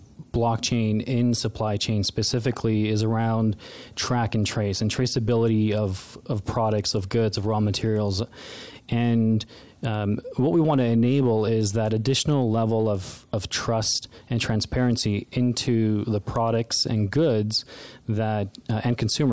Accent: Toronto, Ontario, Canada; now in United States; So I'm originally from Toronto. I moved down to the United States in 2012 with my family.

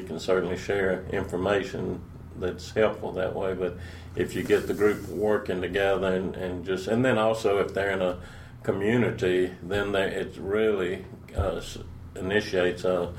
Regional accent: Mississippi, United States; moved away; I grew up in Mississippi, just right on the Mississippi River, and that's something that never gets out of you.

